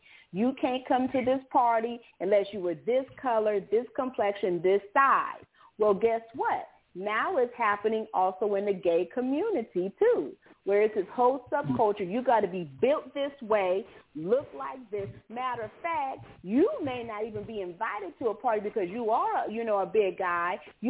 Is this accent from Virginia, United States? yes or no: no; San Francisco, California, United States; Now, Sandy and I, we're both from San Francisco. I understood in San Francisco, if you were built a certain way, you were in a certain subculture in the gay community.